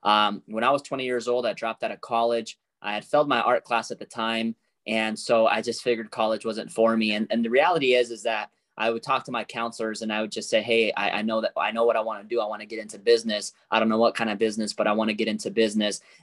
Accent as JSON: {"language": "English", "country": "Peru", "said": "I am 33 years of age. You know, I'm originally from Peru, from South America, you know, so I was born in like third world kind of poverty."}